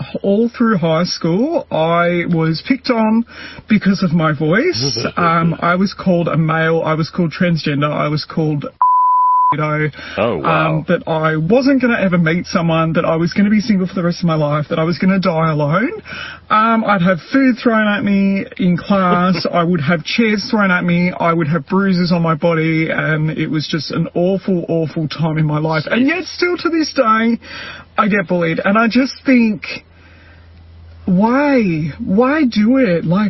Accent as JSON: {"language": "English", "town": "Melbourne", "region": "Victoria", "country": "Australia", "said": "for those who don't know. I'm 22 years old and I am from Australia, specifically Melbourne."}